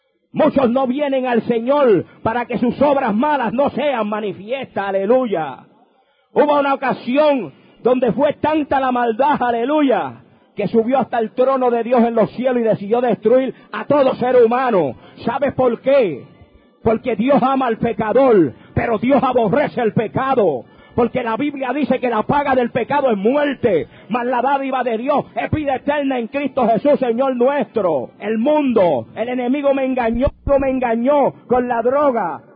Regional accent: Puerto Rico; Soy puertorriqueño, nacido y criado en el residencial Llorén Torre.

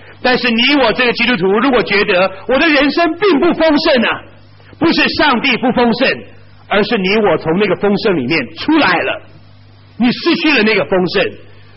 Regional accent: Taiwan; 我说我从台湾来

